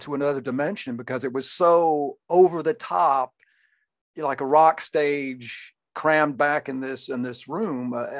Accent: the South, United States; they call them barbecues, but I'm from the South, so I would call them cookouts, you know.

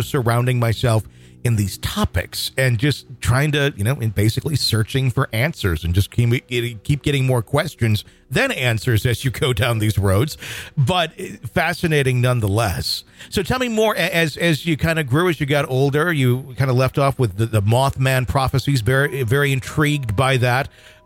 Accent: Wisconsin, United States; I grew up in Wisconsin originally.

